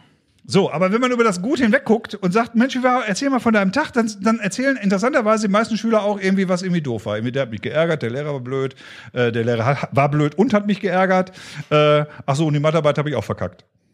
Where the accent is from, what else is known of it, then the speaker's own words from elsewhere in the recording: Northern Germany, Germany; born there; aber als geborener Norddeutscher morgens noch nicht so redebereit